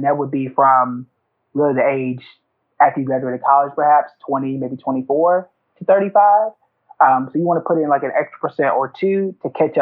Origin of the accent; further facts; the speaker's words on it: Oklahoma, United States; I'm actually from Oklahoma.